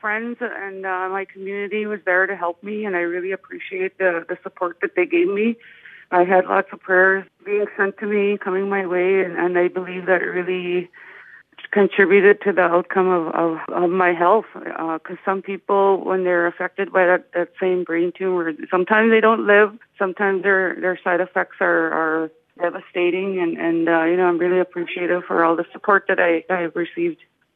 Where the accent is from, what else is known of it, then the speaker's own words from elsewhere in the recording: Opaskwayak Cree Nation, Manitoba, Canada; Well, I grew up in Opaskwayak Cree Nation. I went to school in Toronto for college